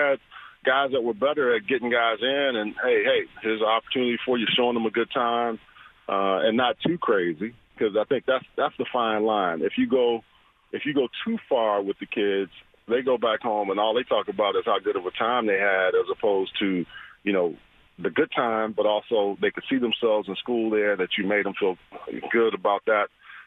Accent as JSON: {"language": "English", "town": "Houston", "region": "Texas", "country": "United States", "tie": "born or raised there", "also_born_or_lived": "Beaumont", "said": "You know, I was born in Beaumont, but I grew up in Houston. So there were quite a few guys from the Houston area even then."}